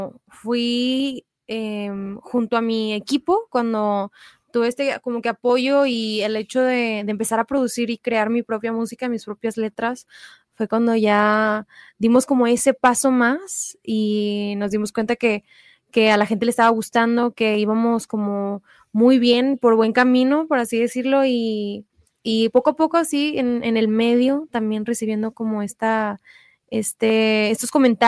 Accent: Monterrey, Nuevo León, Mexico; De Monterrey.

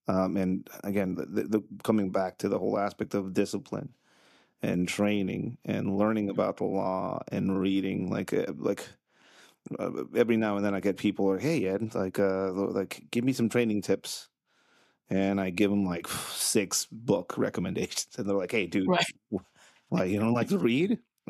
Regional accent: Tijuana, Baja California, Mexico; I grew up in Tijuana.

